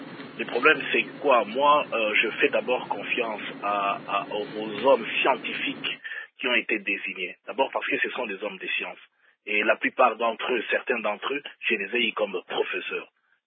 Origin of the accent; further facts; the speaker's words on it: DR Congo; en tant que Congolais, en tant que citoyens